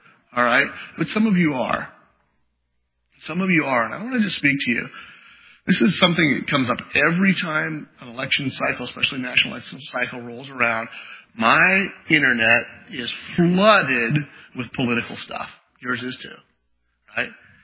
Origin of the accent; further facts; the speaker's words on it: United States; Could I, as an American, say there is no good option